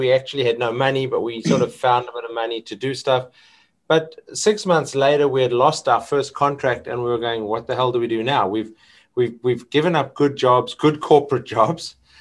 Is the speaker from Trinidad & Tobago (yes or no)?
no; South Africa; No, I was born in South Africa. I grew up in South Africa, got married there